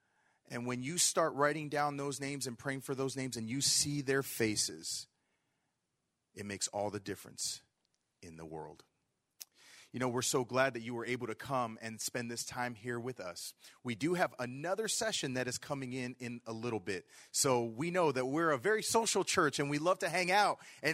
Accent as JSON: {"language": "English", "country": "Brazil", "tie": "born or raised there", "said": "It just so happened to be my hometown, where I was born, where my dad is from, where his family lives. It's in the middle of nowhere."}